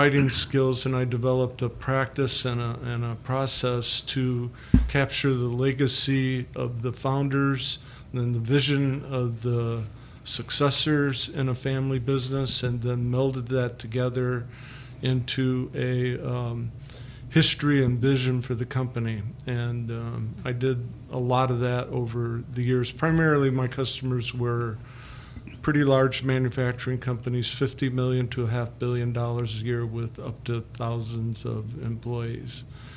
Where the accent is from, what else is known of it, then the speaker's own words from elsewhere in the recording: Michigan, United States; Yeah, my background is I'm from southwestern Michigan, and my parents' families moved there, and they started moving there in 1937 as migrant workers.